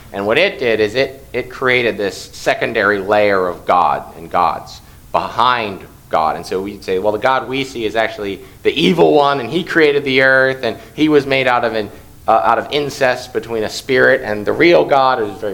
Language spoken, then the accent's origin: English; Pittsburgh, Pennsylvania, United States; It would make me sad because I'm from Pittsburgh, but...